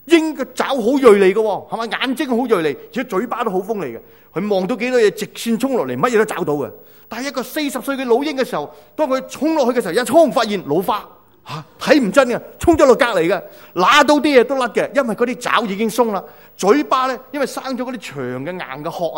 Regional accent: Cheung Chau, Islands, Hong Kong; 我小时候是点油灯的，因为我在长洲长大，电费很贵，不同香港的电，香港电很便宜，长洲的电贵几倍，所以我是点油灯的。

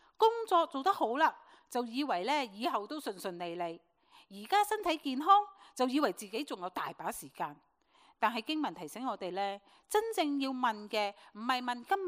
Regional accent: Hong Kong; 我们香港人来的嘛

